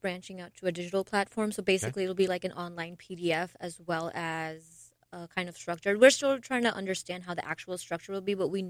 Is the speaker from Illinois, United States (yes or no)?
yes; Grayslake, Illinois, United States; And I'm from Grays Lake, Illinois, too.